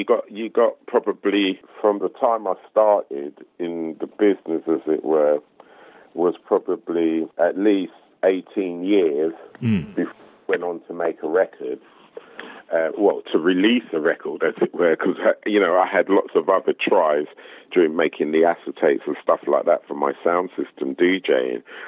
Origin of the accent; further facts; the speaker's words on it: United Kingdom; So for us, as people who were now born and raised in Britain, with all the adversity going on